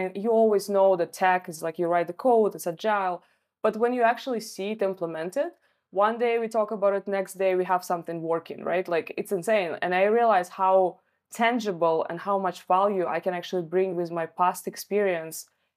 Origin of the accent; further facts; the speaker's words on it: Russia; English is a second language; moved away as an adult; now in Canada; I moved to Canada from Russia partially because I know that here there are more opportunities for the profession